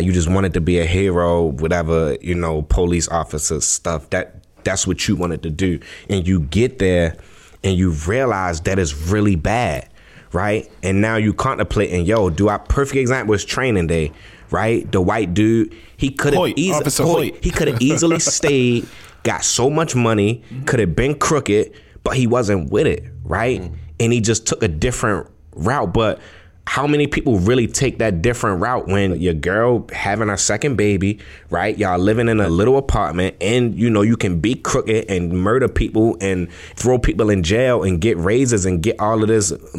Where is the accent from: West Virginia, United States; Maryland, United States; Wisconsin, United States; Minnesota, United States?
Maryland, United States; Baltimore; It's a stigma that's on Black culture, that's on our roots, right? I grew up in Baltimore, right? I'm subscribing to my culture, right?